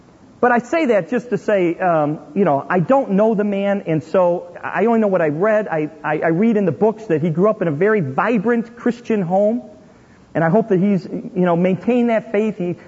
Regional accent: Chicago, Illinois, United States; they say, where are you from? You'd say Chicago, and they make pretend they hit a machine gun

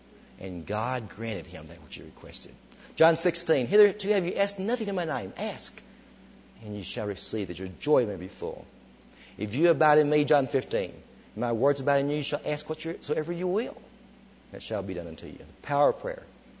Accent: Arkansas, United States; now in Dallas, United States; Now, I come from Arkansas originally. In Arkansas, we have a lot of rainfall. We have these big oak trees. And now I live in Texas, in Dallas

